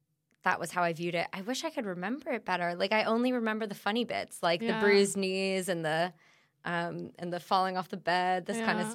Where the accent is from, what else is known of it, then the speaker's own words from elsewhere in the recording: Maryland, United States; I grew up outside Washington, D.C. in Maryland.